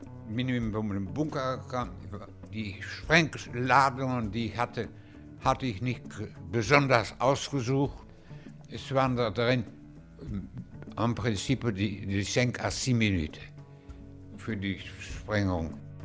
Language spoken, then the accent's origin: German; Germany; Ich bin stolz, dass ich das gemacht habe als Deutscher.